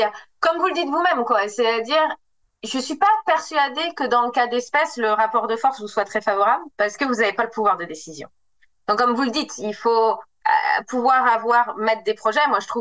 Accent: Auvergne-Rhône-Alpes, France; Les communes rurales, moi voilà, je viens d'Ardèche, il n'y a plus d'hôpitaux, il n'y a plus de transports en commun

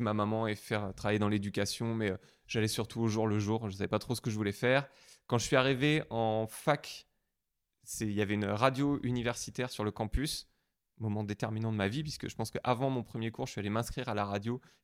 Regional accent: Brittany, France; je suis né en Bretagne, je suis né dans la campagne des Portes de Bretagne, entre un champ de vaches et un champ de moutons. J'habite à côté de Fougères

